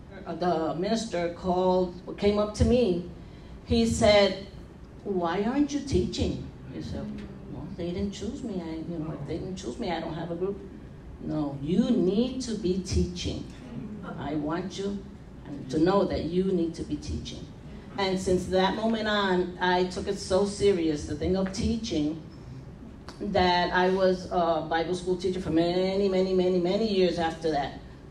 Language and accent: English; Puerto Rico; I'm from Puerto Rico